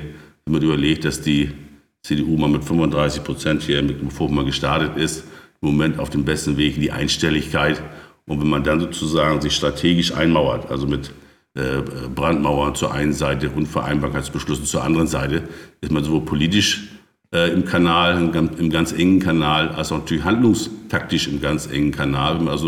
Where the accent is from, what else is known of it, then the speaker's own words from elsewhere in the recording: Schleswig-Holstein, Germany; born there; Naja, ich bin ja Baujahr 1963 an der Nordsee geboren ursprünglich